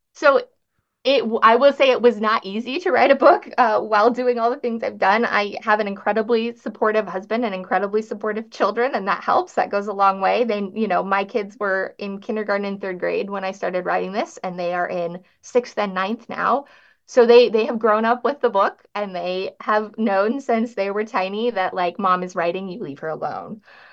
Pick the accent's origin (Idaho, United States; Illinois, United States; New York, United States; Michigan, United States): Idaho, United States; I am a nobody from Idaho, like not in a negative way. I just am. I've lived in rural North Idaho my entire life.